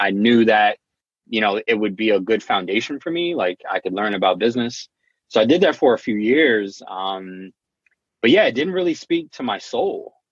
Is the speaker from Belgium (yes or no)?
no; New Jersey, United States; also born or lived in Richmond, Virginia; I'm from New Jersey, originally born in Richmond, Virginia.